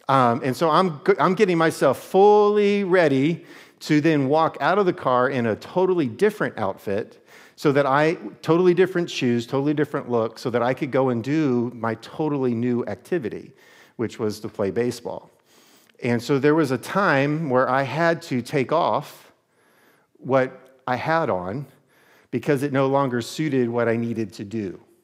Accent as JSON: {"language": "English", "country": "United States", "tie": "born or raised there", "said": "So I was really one of the last generations, I believe, growing up in America, where there was this sacredness, a Sabbathness to a Sunday."}